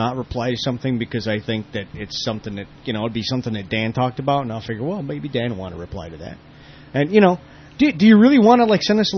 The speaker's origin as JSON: {"language": "English", "town": "Manchester", "region": "North West England", "country": "United Kingdom", "said": "I hope I'm getting Warall right. I'm pretty sure I got Phil down, though. I'm from Manchester, England."}